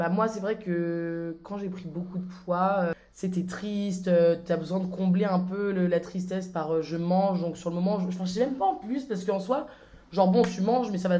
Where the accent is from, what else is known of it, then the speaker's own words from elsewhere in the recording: United States; first language English; French is a second language; now in France; Donc, moi, ma première langue, c'est l'anglais. J'ai grandi aux États-Unis. Après, je suis retournée par contre, oui, dans mon adolescence pendant un an aux États-Unis.